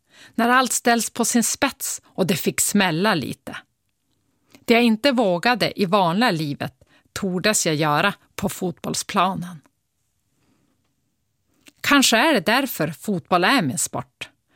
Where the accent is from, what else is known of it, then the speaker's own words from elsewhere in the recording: Åliden, Västerbotten County, Sweden; hemma på gården utanför Skellefteå. Karro, jag och Mirre. Vi är uppvuxna i Åliden. En liten by i Västerbottens gamla jordbruksbygder. 15 hushåll och den höga granskogen runt omkring.